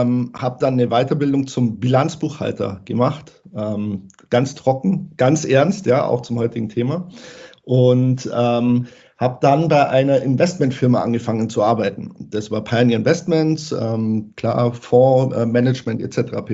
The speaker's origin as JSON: {"language": "German", "region": "Bavaria", "country": "Germany", "said": "ansonsten bin ich Bayer durch und durch. Das hört man vielleicht ab und zu in der Sprachfärbung."}